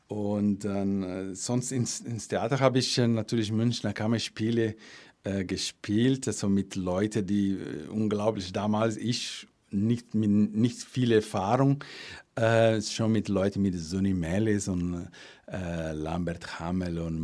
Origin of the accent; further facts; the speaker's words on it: Brazil; German is a second language; now in Germany; Ich komme aus Brasilien, ich bin kein Deutscher.